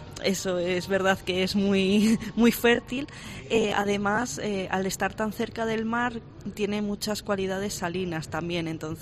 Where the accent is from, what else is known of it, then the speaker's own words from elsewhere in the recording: Valladolid, Castile and León, Spain; yo soy de Valladolid, que ya es una tierra de vinos